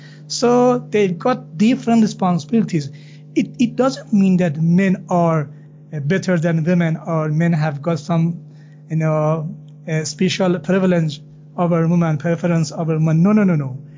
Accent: Iran; from Iran.

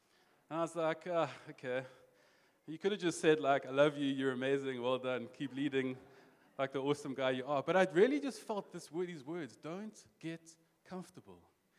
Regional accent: Cape Town, Western Cape, South Africa; I'm from Cape Town. We are city folk

